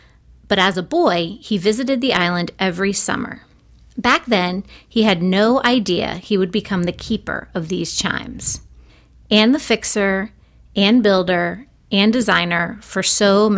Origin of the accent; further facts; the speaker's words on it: Bozeman, Montana, United States; I'm from Bozeman, Montana.